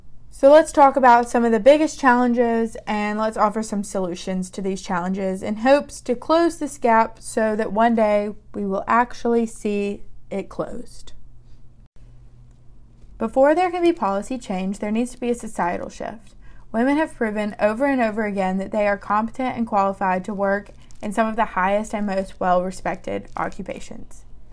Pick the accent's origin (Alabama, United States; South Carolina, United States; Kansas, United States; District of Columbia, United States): Alabama, United States; Or if you're from my home state, Alabama, I'm hoping to get some people together, volunteers, to write these letters in Alabama.